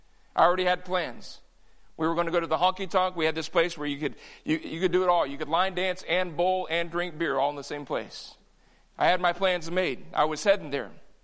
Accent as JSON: {"language": "English", "region": "Texas", "country": "United States", "tie": "born or raised there", "said": "I grew up in South Texas. You may not know it. I'm a cowboy. A real cowboy. Really, I am a retired cowboy. I grew up ranching in that lifestyle."}